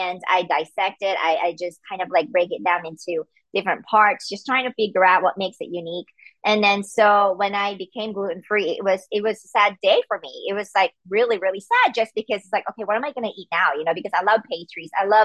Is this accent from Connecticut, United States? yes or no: no; Atlanta, Georgia, United States; And like, I'm from Atlanta. And then so we have a big one there.